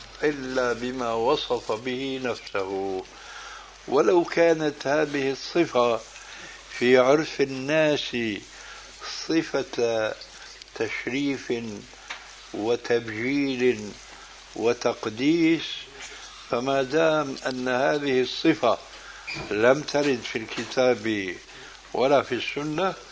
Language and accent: Arabic; Syria; هناك نكتة سورية تروى، وهي زعموا بأن رجلا من الأكراد، يضرب المثل عندنا في سوريا